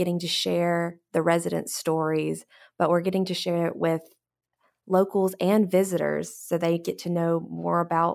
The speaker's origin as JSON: {"language": "English", "town": "Decatur", "country": "United States", "tie": "born or raised there", "said": "So did you know that I was born in Decatur? Both my parents were born in Decatur, and I've lived here pretty much my entire life."}